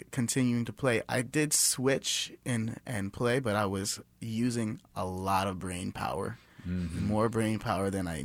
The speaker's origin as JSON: {"language": "English", "town": "Marietta", "region": "Georgia", "country": "United States", "tie": "born or raised there", "said": "But before that, I grew up in Marietta, Georgia, and they have a scene there."}